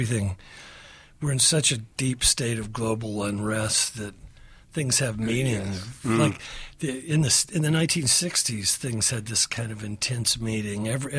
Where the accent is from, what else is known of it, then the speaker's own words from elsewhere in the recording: the South, United States; especially I grew up in the South, you know, we in the South keep a lot of secrets from ourselves.